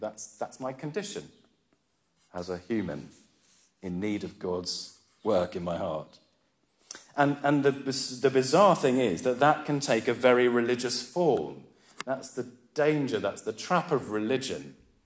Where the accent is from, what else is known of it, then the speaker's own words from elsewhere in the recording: England, United Kingdom; I grew up in England, a Christian country